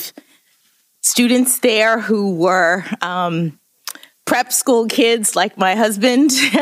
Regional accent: Miami, Florida, United States; I'm from Miami, Florida.

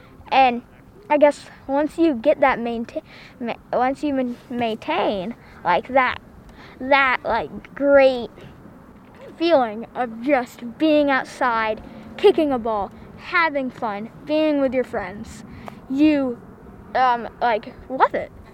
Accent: Vermont, United States; I am from Moncton, Vermont, and I am 10 years old.

